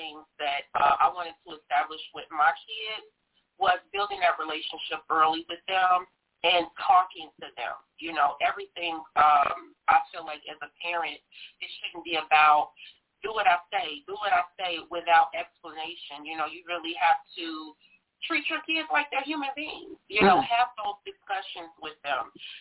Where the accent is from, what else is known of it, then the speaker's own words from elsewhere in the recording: Chicago, Illinois, United States; Born and raised in Chicago, Illinois, Inglewood, and then I was on the west side of Chicago for about 20 years before I moved back south.